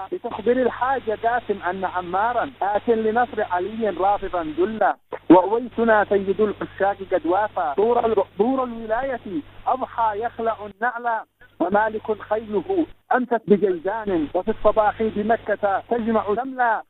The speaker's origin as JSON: {"language": "Arabic", "country": "Yemen", "said": "لأن الشعر المقاوم عندنا في اليمن لا يجلس في اليمن"}